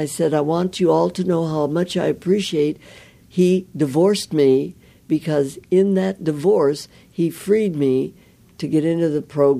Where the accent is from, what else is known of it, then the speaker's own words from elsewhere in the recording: Midwest, United States; Just alcohol. I was from the Midwest. You know, there was no pot and all that stuff.